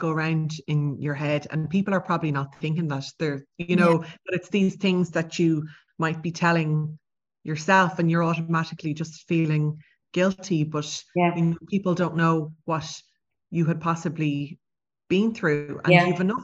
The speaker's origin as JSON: {"language": "English", "town": "Cork", "region": "Munster", "country": "Ireland", "said": "I'm from Cork."}